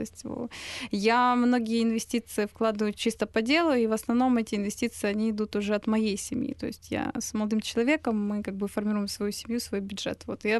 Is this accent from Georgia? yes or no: no; Kryvyi Rih, Dnipropetrovsk Oblast, Ukraine; я еще из Кривого Рога родом.